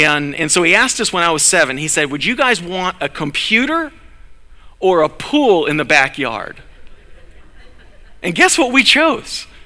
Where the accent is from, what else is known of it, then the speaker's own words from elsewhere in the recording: Florida, United States; So growing up in Florida, we went to Disney World a lot.